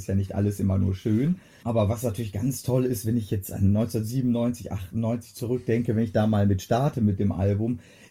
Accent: Schloss Holte-Stukenbrock, North Rhine-Westphalia, Germany; Ich komme aus Schloss Holte-Stukenbrock in der Nähe von Bielefeld.

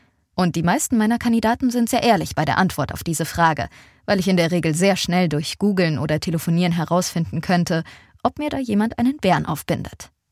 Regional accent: Munich, Bavaria, Germany; ich bin und bleibe Münchnerin

